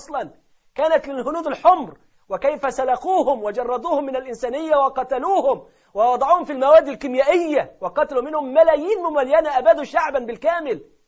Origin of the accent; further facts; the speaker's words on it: Egypt; وبيدخلوه عندنا في مصر وفي الدول العربية